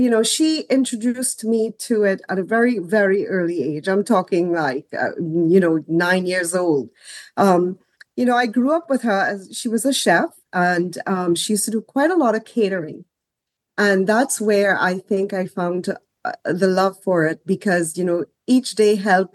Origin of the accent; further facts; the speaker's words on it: Trinidad & Tobago; now in United States; growing up in Trinidad and Tobago, it's tropical fruits that I'm dealing with in Trinidad and Tobago. So I come into this whole new world here in the United States of America.